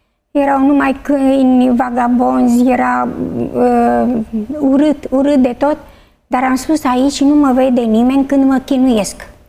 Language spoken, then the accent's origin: Romanian; Suceava, Suceava County, Romania; moved away as an adult; now in Bucharest, Romania; acum 24-25 de ani ne-am mutat de la Suceava, ne-am mutat în București.